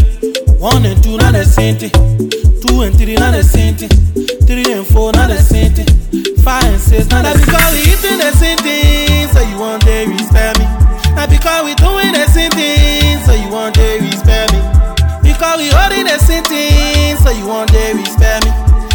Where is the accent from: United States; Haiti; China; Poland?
China; English is a second language; Why I'm from China, Malame in China.